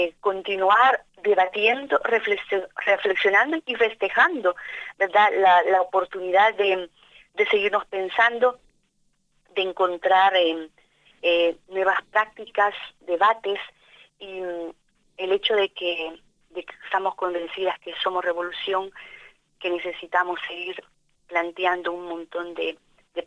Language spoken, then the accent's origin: Spanish; El Salvador; moved away; me emigré hace muchos años de El Salvador